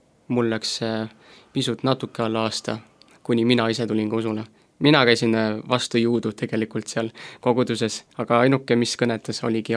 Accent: Koeru, Järva County, Estonia; Ja, me oleme mõlemad pärit Koerust.

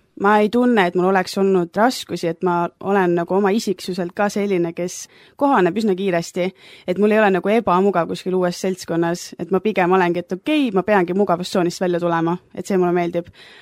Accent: Tartu, Tartu County, Estonia; now in Viljandi, Estonia; Et ma olen Tartust pärit, aga siis tuli selline mõte, et lähen Viljandisse elama ja õppima

